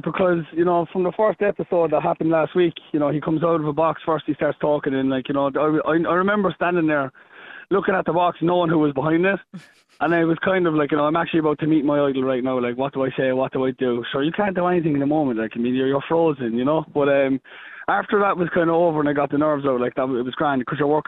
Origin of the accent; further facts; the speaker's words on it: Ireland; just because we're all Irish, you know what I mean?